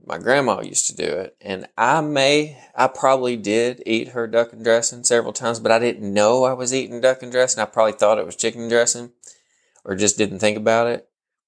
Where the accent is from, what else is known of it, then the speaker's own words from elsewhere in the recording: Mississippi Delta, United States; So where I grew up here in the Delta, we don't do stuffing.